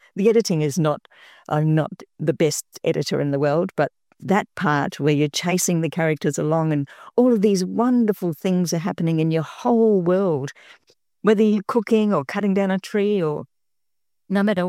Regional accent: Darwin, Northern Territory, Australia; born there; No, I was born in Darwin

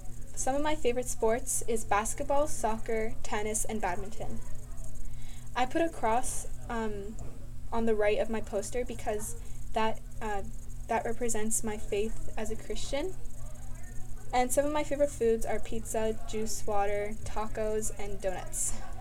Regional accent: Canada; born there; I was born in Canada, so that's why I put the Canada flag. And I put the Iraqi flag because that's my nationality.

